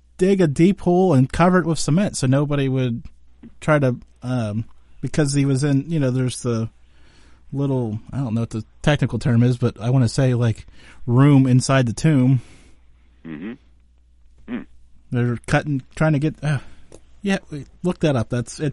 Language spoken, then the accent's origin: English; Pennsylvania, United States; well, we're both from Western Pennsylvania.